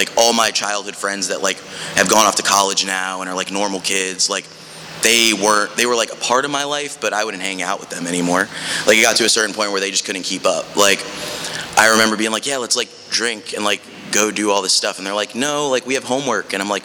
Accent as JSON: {"language": "English", "region": "New Jersey", "country": "United States", "tie": "born there", "said": "But yeah, so the beginning of it, I was born in New Jersey."}